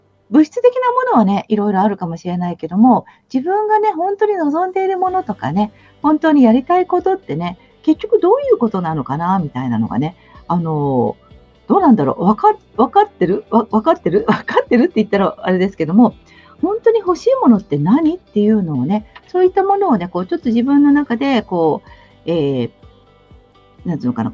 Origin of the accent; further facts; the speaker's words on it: Kamakura, Kanagawa, Japan; 鎌倉の私の実家に行って